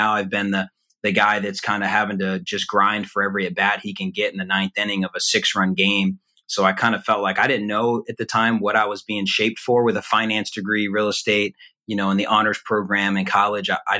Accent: Atlanta, Georgia, United States; And so being back in my hometown of Atlanta, first year at Georgia Tech last year, couldn't ask for a better transition to go on and off the field.

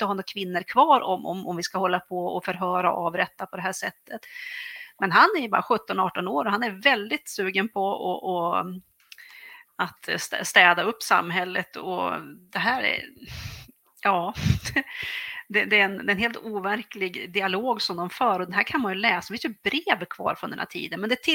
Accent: Härnösand, Västernorrland County, Sweden; Jag kommer ju från Härnösand, och där det här utspelar sig från.

